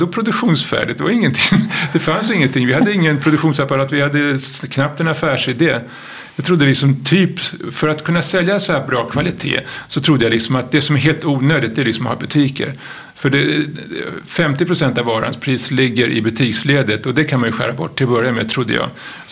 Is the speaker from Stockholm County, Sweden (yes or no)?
yes; Stockholm, Stockholm County, Sweden; jag är uppväxt i Stockholm, men mina naturupplevelser är mycket starkare från Dalarna, från min fars hemtrakter.